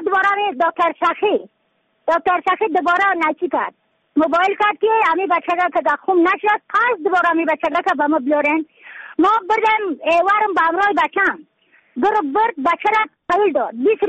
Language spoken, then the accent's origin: Persian; Badakhshan, Afghanistan; از بدخشان هستم، مرکز بدخشان ولسوالی اکل پایان.